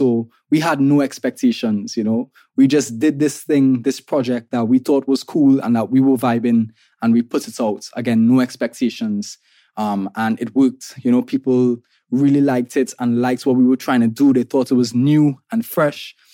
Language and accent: English; Trinidad & Tobago; I'm an artist from Trinidad and Tobago